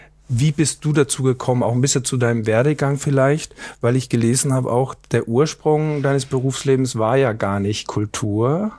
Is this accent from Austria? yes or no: yes; Styria, Austria; ich als Steirer sowieso, also ich war mal Steirer des Tages in einer Zeitung, kleinen Zeitung in der Steiermark